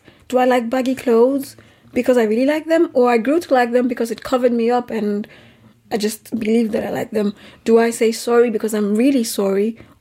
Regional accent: Nigeria; But I think that because of the way I grew up in Nigeria, I hated my body.

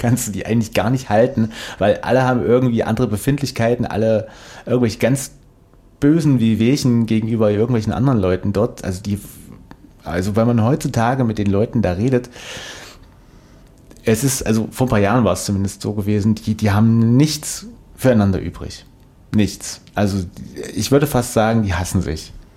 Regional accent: Germany; Und du bist dort als Deutscher wirklich, das kann ich echt nochmal sagen, fahrt mal nach Bosnien.

